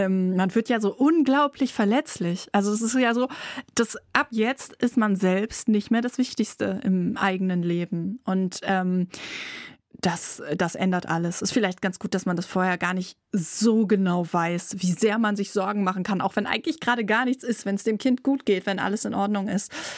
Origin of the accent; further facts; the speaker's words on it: Bremen, Germany; Ich bin extra von Berlin nach Bremen gezogen. Ich bin zwar Bremerin, habe aber in Berlin studiert. Bin wieder zurückgekommen